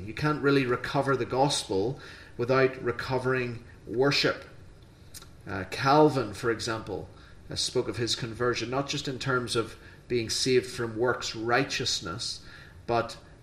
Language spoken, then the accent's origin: English; Northern Ireland, United Kingdom; also born or lived in Australia; But when I visited Brethren Assemblies in Northern Ireland, where I was brought up, Australia, where I lived for a time